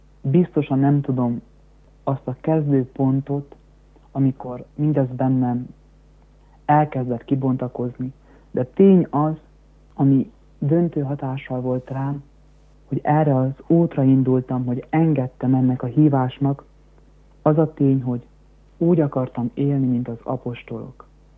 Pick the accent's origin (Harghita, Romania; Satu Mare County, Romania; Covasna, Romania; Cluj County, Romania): Satu Mare County, Romania; Carei; also born or lived in Timișoara; Én Temesváron születtem ezelőtt 25 évvel, de már 4 éves koromban Károlyba kerültem a szüleimmel együtt, mivel hogy édesapám és édesanyám is a Károly környékbeli falvakból valók.